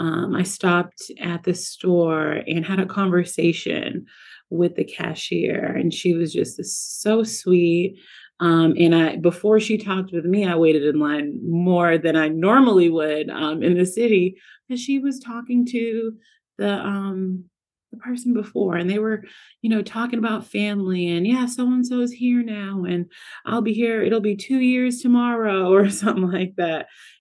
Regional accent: Massachusetts, United States; And I love that because that is what I experienced growing up in Massachusetts.

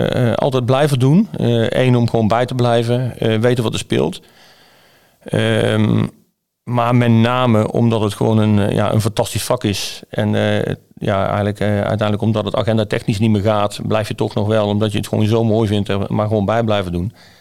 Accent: 's-Hertogenbosch, North Brabant, Netherlands; Geboren in getogen Bossenaar. Geboren in Zetterenbosch. In het oude ziekenhuis, toen nog midden in het centrum, wat er niet meer is. In een klein gezin.

